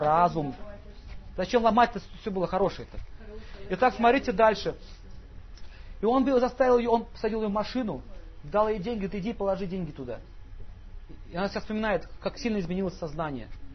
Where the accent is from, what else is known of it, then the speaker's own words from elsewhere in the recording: Russia; born there; у нас было такое сознание, мы родились в России.